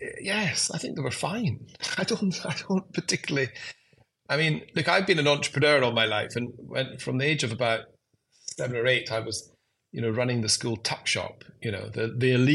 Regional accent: Pittenweem, Scotland, United Kingdom; I was born in Scotland, as you know. I grew up a lot of time with my grandmother in a fishing village called Pittenweem on the east nook, the east coast of Fife.

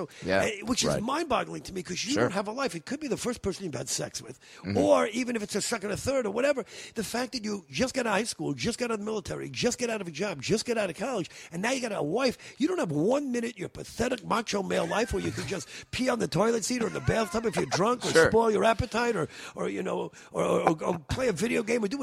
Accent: New York, United States; Disneyland to me, when I was a kid, you know, growing up in New York, you know, Disneyland was, wow, you know, very few friends of mine.

